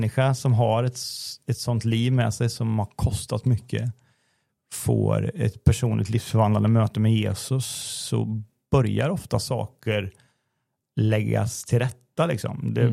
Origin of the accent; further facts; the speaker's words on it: Kil, Värmland, Sweden; Jag växte upp i Kil i Värmland i en klassisk missionbaptistförsamling